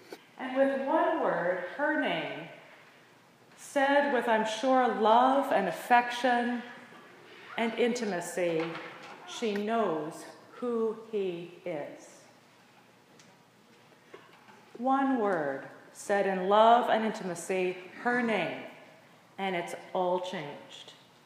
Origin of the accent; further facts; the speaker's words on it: Quebec, Canada; I had never seen, growing up in Western Quebec in those days, what a real apricot looked like.